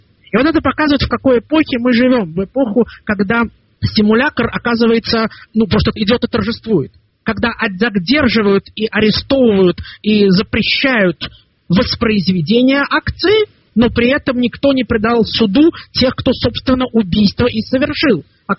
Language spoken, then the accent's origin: Russian; Moscow, Russia; now in Israel; Вы подчеркиваете, что я из Израиля, но вообще я уроженец Москвы. В Москве я родился и вырос. И в Москве я за последние 10 лет был как минимум 40 раз.